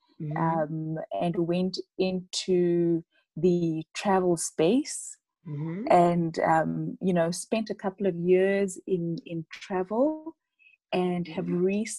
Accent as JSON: {"language": "English", "country": "Botswana", "tie": "born or raised there", "also_born_or_lived": "Zambia", "lives_now": "South Africa", "said": "I am currently based in South Africa, and I was born in Zambia, and to a Zambian dad and a South African mom, but I grew up in Botswana."}